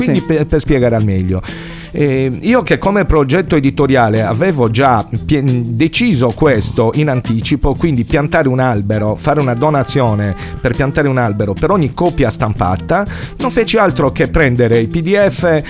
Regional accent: Sardinia, Italy; Se da buon sardo sei di parola

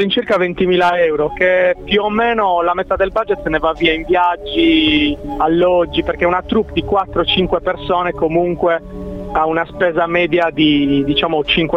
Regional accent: Sardinia, Italy; Mi piacerebbe molto comunque da sardo tornare in Sardegna a girare qualcosa.

